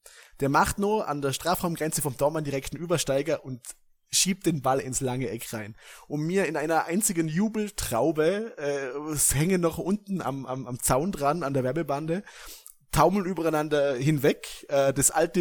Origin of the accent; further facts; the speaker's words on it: Vorarlberg, Austria; Natürlich, man geht vom Schlimmsten aus als Vorarlberger.